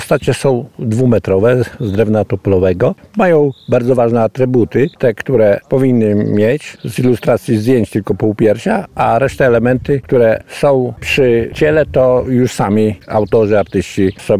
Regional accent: Włodawa, Lublin Voivodeship, Poland; Przyjechałem tutaj z Włodawy na ten plener sapieżyński

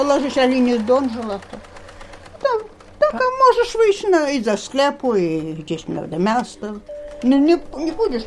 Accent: Vitebsk, Vitebsk Region, Belarus; Ale my tak troszkę nie w samym centrum mieszkali, jak tako na przykład...

